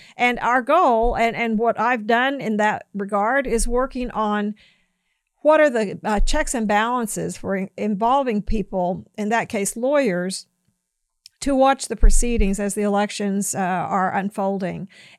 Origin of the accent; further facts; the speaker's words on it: Oklahoma City, Oklahoma, United States; From the time I was a little girl in Oklahoma, growing up in Oklahoma City